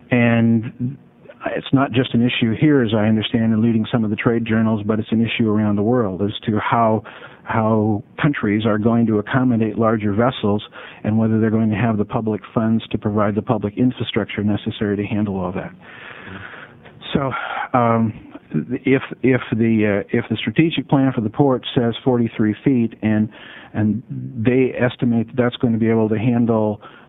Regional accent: Portland, Oregon, United States; You may be interested to know that I grew up near the Portland Airport as a kid.

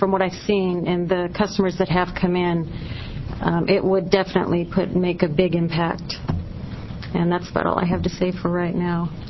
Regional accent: Washington, United States; But I am from Washington, so I can say that what Shirley said is true.

